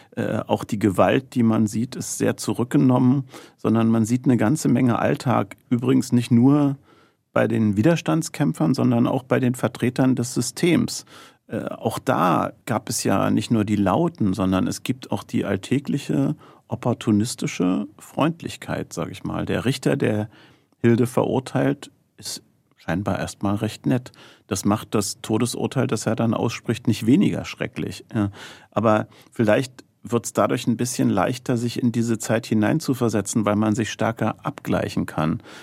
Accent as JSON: {"language": "German", "region": "East Germany", "country": "Germany", "tie": "born or raised there", "said": "Ich bin ja in der DDR groß geworden"}